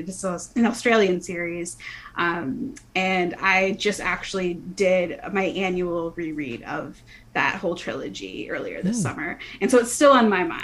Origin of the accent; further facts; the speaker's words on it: Michigan, United States; now in Iowa, United States; I'm originally from Michigan, but now I currently live in Iowa, which is cool because we're both, living in Iowa.